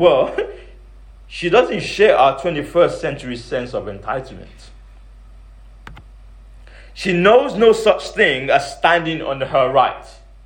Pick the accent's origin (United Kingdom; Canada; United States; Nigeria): Nigeria; As in growing up in Nigeria, see, I understand this firsthand.